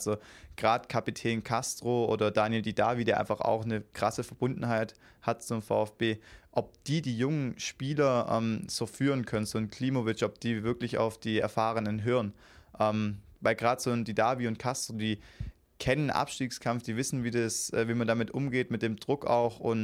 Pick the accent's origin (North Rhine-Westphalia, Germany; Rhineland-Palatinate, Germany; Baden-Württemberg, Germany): Baden-Württemberg, Germany; als Schwabe ist man ja immer eher pessimistisch